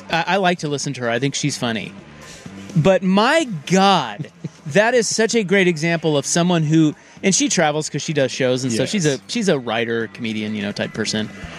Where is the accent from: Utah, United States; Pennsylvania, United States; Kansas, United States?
Kansas, United States; Salina; Like, I'm from Salina. I don't think anything is the best.